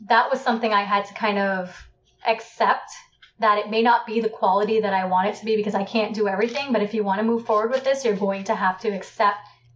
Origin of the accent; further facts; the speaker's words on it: Trinidad & Tobago; I'm from Trinidad and Tobago in the West Indies. It's the last of the Caribbean islands, right before Venezuela.